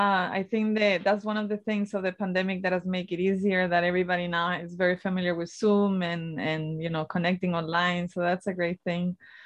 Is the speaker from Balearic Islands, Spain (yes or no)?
no; Torremolinos, Andalusia, Spain; Yes, I grew up in Torremolinos, which is very known touristically because a lot of the North Europeans, they come down to, you know, have a holiday and even live there during the winter time.